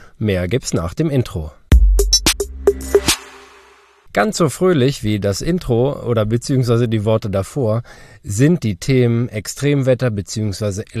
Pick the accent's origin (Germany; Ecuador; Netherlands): Germany; Harz; Ich komme ja aus der Harz-Vorregion und bei uns ist hoher Anteil an Karstgebieten, also es gibt viele Höhlen und ähnliches.